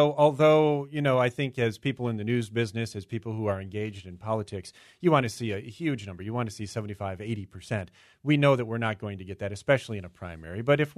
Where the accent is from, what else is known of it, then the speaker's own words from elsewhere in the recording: Chicago, Illinois, United States; I grew up in Chicago where alcohol flowed freely after elections when I was a young child.